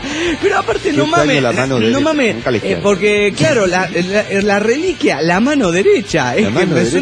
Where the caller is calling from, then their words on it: Morelia, Michoacán, Mexico; de Morelia, Michoacán, México.